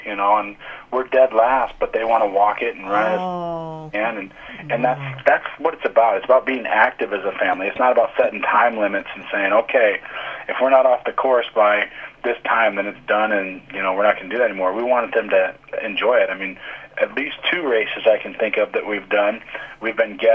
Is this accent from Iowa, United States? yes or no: yes; Belle Plaine, Iowa, United States; I was. I grew up in Belle Plaine, Iowa.